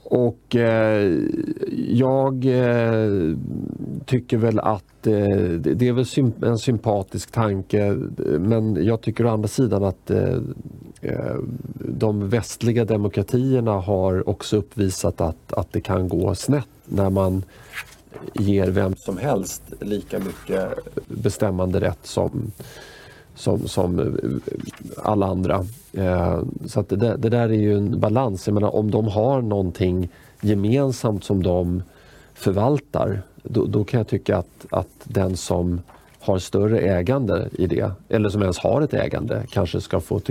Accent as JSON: {"language": "Swedish", "country": "Sweden", "said": "om jag som svensk medborgare inte skulle få fiska där uppe"}